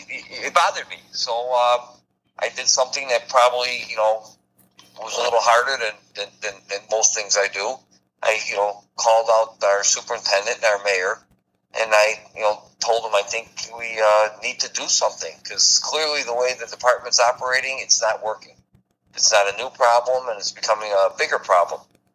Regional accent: Midwest, United States; yet we're born and raised in the Midwest and we stay here our whole lives complaining every winter.

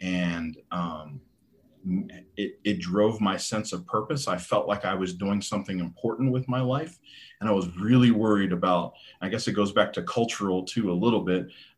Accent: East Coast, United States; now in Phoenix, United States; I'm from the East Coast originally, but we had decided we wanted to stay in Phoenix and we were going to be here.

